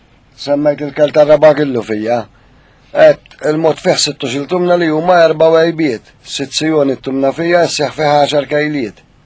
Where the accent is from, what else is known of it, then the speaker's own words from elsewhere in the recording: Birkirkara, Central Region, Malta; now in Mosta, Malta; Minn Birkirkura.